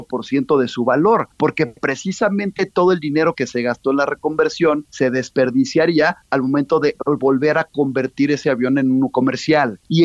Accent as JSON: {"language": "Spanish", "country": "Mexico", "said": "lo que nosotros debemos de apostar como mexicanos"}